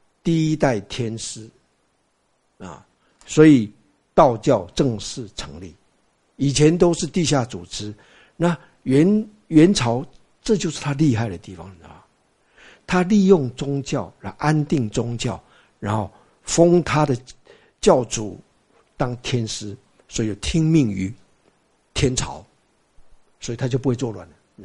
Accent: China; 我们大陆话说搞定了啊

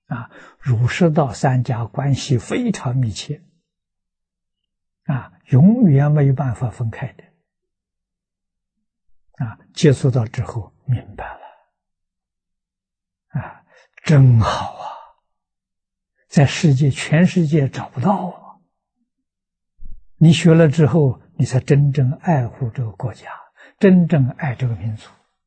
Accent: Tongcheng, Anhui, China; 中国的桐城派，就在我们家乡这个地区

